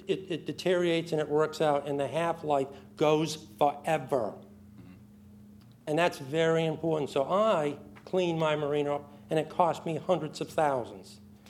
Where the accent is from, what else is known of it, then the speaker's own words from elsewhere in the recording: New England, United States; Well, I'm from New England.